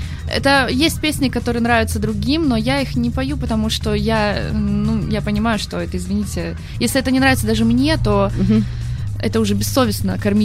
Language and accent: Russian; Vladivostok, Primorsky Krai, Russia; moved away as an adult; now in Saint Petersburg, Russia; я 5 лет назад переехала в Петербург из города Владивостока, откуда я родом.